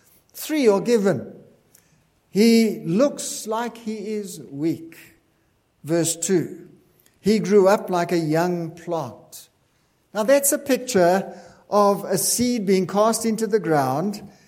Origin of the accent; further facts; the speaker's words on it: Benoni, Gauteng, South Africa; Now, we're in Wychwood this morning, and I come from Benoni